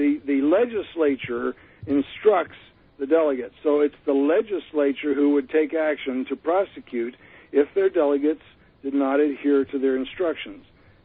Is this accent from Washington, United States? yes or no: no; Erie, Pennsylvania, United States; Sam, I grew up in Erie, Pennsylvania, so I'll be the last one to disparage the great state of Pennsylvania, the great Commonwealth of Pennsylvania.